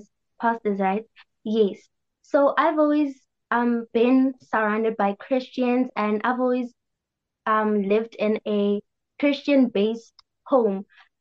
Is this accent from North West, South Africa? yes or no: yes; Rustenburg, North West, South Africa; I'm from Rustenburg in the Northwest Province.